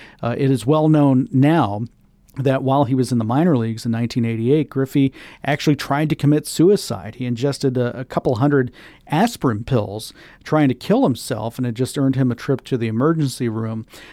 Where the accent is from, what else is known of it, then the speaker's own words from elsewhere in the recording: Tampa, Florida, United States; growing up in Tampa, and of course at the time we didn't have a baseball team